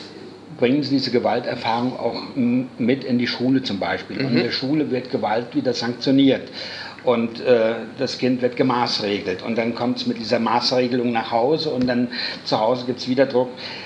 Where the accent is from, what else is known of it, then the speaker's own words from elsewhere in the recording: Rhineland-Palatinate, Germany; Ich bin gebürtiger Hunsrücker, wohne in Schneppenbach, ein ganz kleines Dorf.